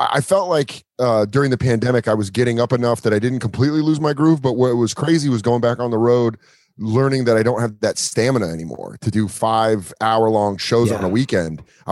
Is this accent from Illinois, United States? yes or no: no; Denver, Colorado, United States; Going back to Arizona and Colorado because I'm from Denver and I love that club